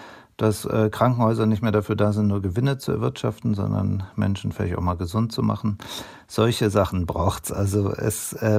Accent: West Germany, Germany; Das habe ich als Westdeutscher auch gleich empfunden.

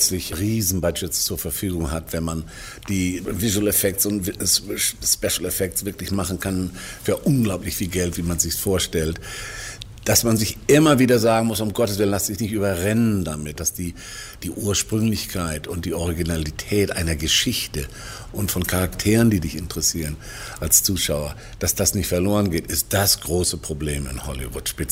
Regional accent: Northern Germany, Germany; Dann bin ich eben Norddeutscher und ziemlich hartnäckig.

